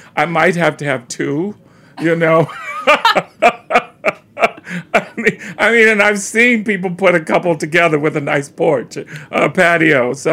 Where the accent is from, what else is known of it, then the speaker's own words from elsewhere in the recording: the South, United States; now in New York, United States; before I grew up in the South, so I grew up in open plains and lots of room and space. And the greatest argument when I moved to New York